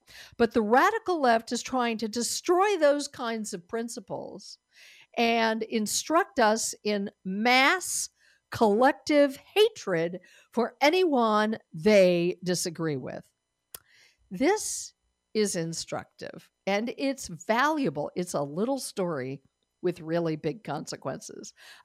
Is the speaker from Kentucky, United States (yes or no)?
no; Denver, Colorado, United States; moved away; my home state, where I no longer live, Denver, Colorado is my home state. Denver, where I was born